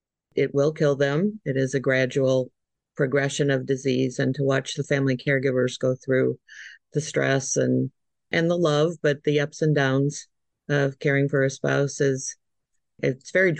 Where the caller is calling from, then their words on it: Orlando, Florida, United States; I come to you from Orlando, Florida.